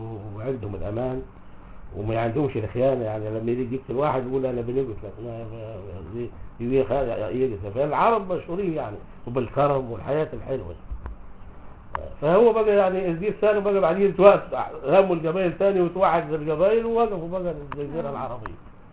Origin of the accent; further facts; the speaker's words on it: Libya; now in Egypt; ليه احنا جينا من ليبيا من الغرب هم يقولوا علينا مغاربه